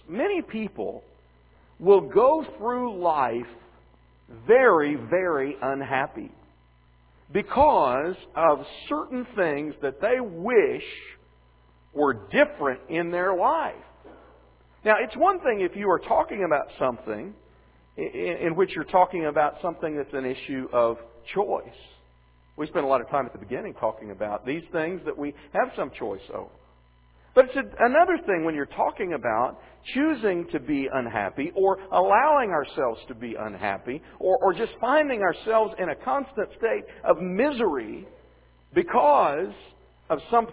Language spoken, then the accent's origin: English; Springfield, Missouri, United States; we don't have the rivers and streams and trees and hills that I grew up with in Springfield, Missouri.